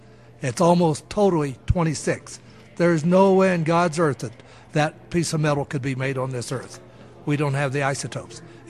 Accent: Corona, New Mexico, United States; Corona is my hometown. I was born and raised there.

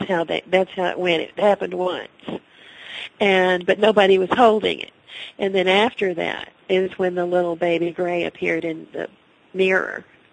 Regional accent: United States; I'm American, but in my heart, I'm Italian.

